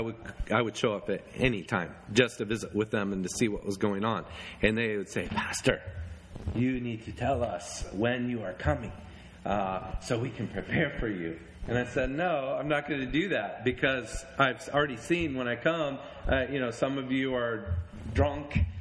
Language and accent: English; United States; now in Zambia; So I am an American, an educated American that I have a Land Cruiser. I have the ability to get out in the village. I live in a decent home in the city. I have the ability to get on an airplane and fly back to America.